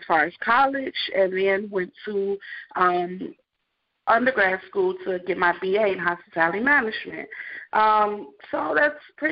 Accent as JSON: {"language": "English", "town": "Chicago", "region": "Illinois", "country": "United States", "tie": "born or raised there", "said": "I grew up on the south side of Chicago. I come back from a Southern and Caribbean style cooking background. My mom being from the South and my dad being from South America, Georgetown, Guyana."}